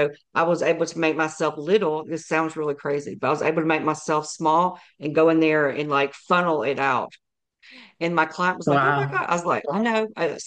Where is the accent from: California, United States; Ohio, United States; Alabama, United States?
Alabama, United States; because I'm from Alabama and I grew up in the church